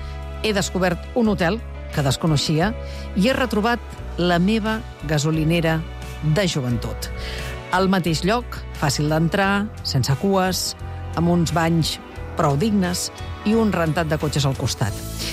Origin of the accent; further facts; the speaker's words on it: Cornellà de Llobregat, Catalonia, Spain; a Cornellà, que és la meva ciutat natal